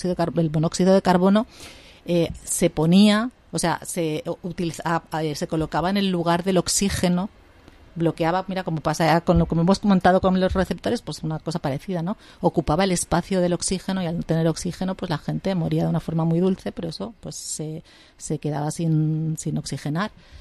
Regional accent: Catalonia, Spain

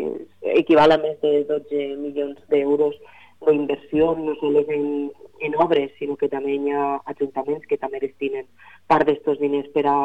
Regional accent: Càlig, Valencian Community, Spain; Pues, no sé, en el cas del meu poble, jo soc de Càlig

